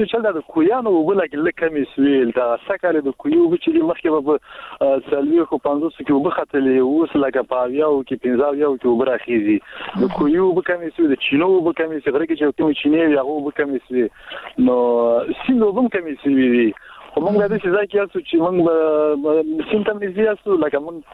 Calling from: Kelagay, Baghlan, Afghanistan; ما د کیلګین د بغلان ولای

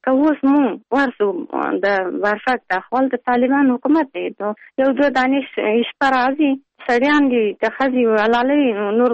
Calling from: Pul-e-Khumri, Baghlan, Afghanistan; د پلخمری.

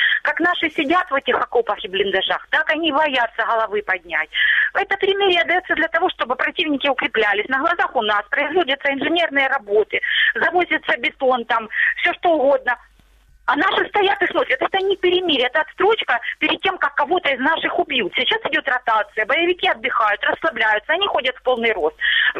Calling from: Starobilsk, Luhansk Oblast, Ukraine; Луганщина, Старобельск

